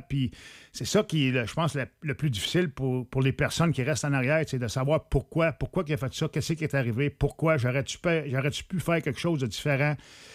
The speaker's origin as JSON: {"language": "French", "town": "Saint-Bruno", "region": "Quebec", "country": "Canada", "said": "Je viens de Saint-Bruno, je m'entraînais là"}